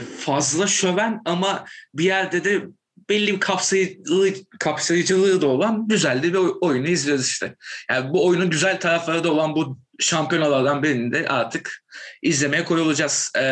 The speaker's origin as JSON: {"language": "Turkish", "town": "Silivri", "region": "Istanbul", "country": "Turkey", "tie": "born or raised there", "said": "O dönem bizim köyde, benim köyüm bu arada Silivri'de yer alan ufak bir köy."}